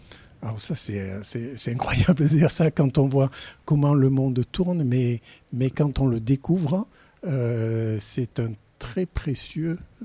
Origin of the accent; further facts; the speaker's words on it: Marseille, Provence-Alpes-Côte d'Azur, France; also born or lived in Aubagne; je suis né à Marseille il y a quelques années maintenant, et j'ai grandi là, sur Marseille et la région marseillaise, sur Aubagne et sur différents quartiers. Donc j'ai commencé autour de Mazargues et puis un petit peu sur La Rose